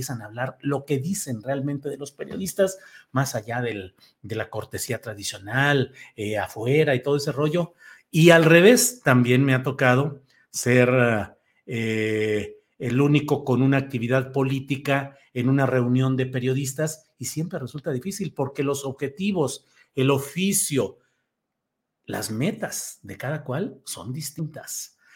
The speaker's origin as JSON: {"language": "Spanish", "town": "Torreón", "region": "Coahuila", "country": "Mexico", "tie": "born there", "said": "nací en Torreón, Coahuila"}